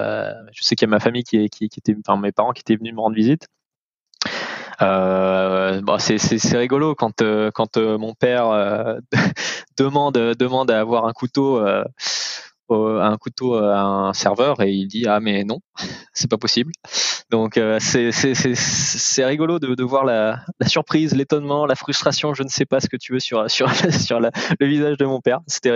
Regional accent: France; c'est peut-être en tant que Français, ça fait un peu bizarre la première fois au début.

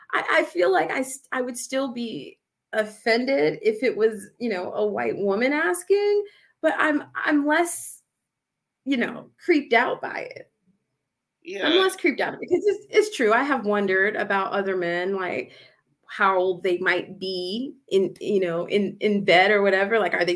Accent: Newark, New Jersey, United States; I'm from Newark, New Jersey. I was born there. So I've seen the real world, you know, like in terms of how like Black neighborhoods.

